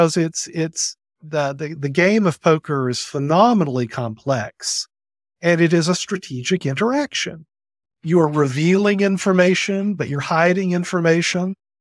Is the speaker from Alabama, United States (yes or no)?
yes; Alabama, United States; I grew up in Alabama, outside of Birmingham. My family's been in North Alabama for a long, long time.